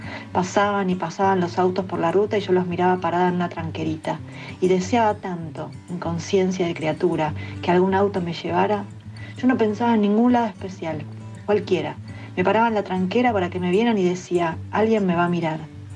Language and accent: Spanish; Remedios de Escalada, Buenos Aires Province, Argentina; born there; Nací en Remedios de Escalada, un barrio de zona sur. Es un barrio ferroviario.